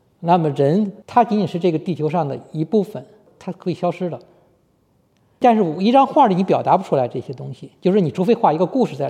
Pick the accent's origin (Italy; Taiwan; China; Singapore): China; 就是作为一个中国人来说，其实呢离那个差距是很远的。